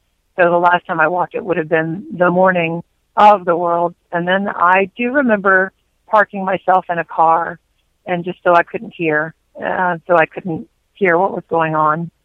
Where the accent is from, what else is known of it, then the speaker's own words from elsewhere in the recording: Lexington, Kentucky, United States; I'm from Lexington, Kentucky. I grew up in a thoroughbred family, so yeah, I'm a bit of a thoroughbred snob.